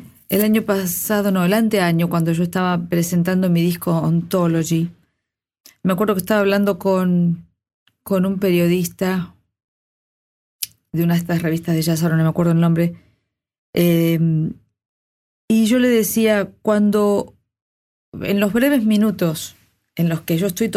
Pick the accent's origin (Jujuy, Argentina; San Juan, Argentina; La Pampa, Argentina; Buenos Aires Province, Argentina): Buenos Aires Province, Argentina; Ramos Mejía; Yo nací en Capital, pero viví hasta los 20 años en Ramos Mejía.